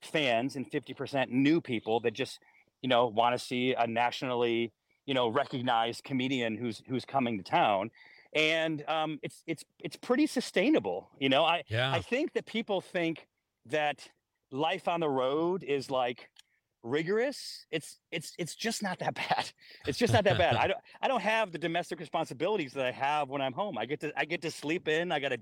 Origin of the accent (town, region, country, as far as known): Syracuse, New York, United States; born or raised there